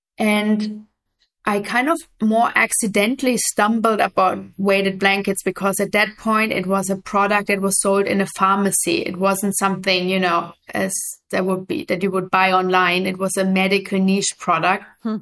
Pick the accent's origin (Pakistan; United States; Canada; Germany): Germany; English is a second language; moved away as an adult; I grew up in Germany originally